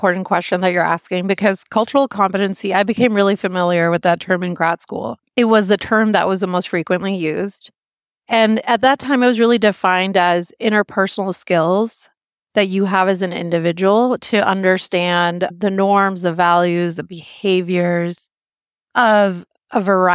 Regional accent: Singapore; also born or lived in Pakistan; I was born in Pakistan and I was about 5 when we moved to Singapore.

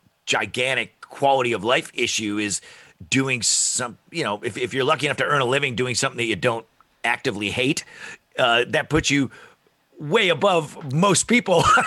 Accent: East Syracuse, New York, United States; And he and I, we grew up in East Syracuse, New York. Not a hotbed of show business, you know, kind of a blue-collar town.

